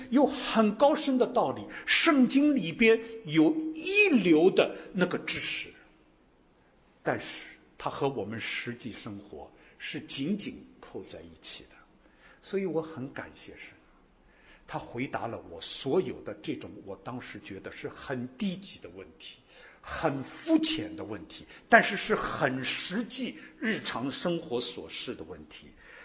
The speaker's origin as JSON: {"language": "Chinese", "region": "Shanghai", "country": "China", "said": "我是从上海来的，我是生在上海的北方人啊。"}